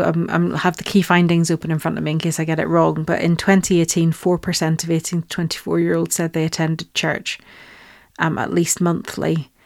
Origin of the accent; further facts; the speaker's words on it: Northern Ireland, United Kingdom; So I grew up in Northern Ireland, as we've talked about.